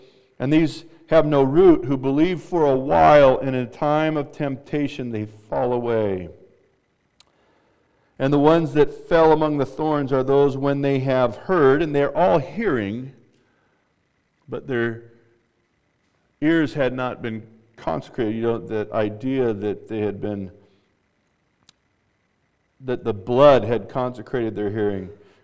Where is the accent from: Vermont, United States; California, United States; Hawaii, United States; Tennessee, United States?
California, United States; Glendora; And I grew up in Glendora, California, the smoggiest city in the nation when I was growing up